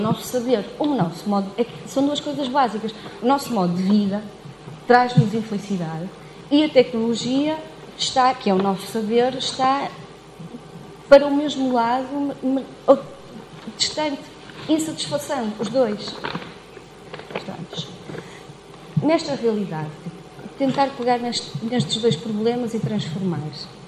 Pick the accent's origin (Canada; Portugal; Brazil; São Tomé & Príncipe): Portugal; Norte; Eu sou daqui da zona do Valdoave.